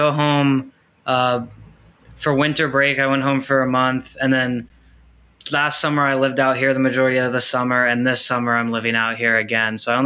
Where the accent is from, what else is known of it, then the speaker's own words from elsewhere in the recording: California, United States; now in New York, United States; I'm from California originally, but I'm in New York.